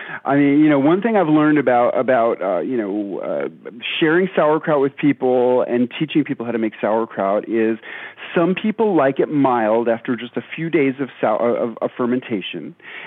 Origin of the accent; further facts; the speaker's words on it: New York City, New York, United States; As a kid growing up in New York City, I just loved to eat sour pickles.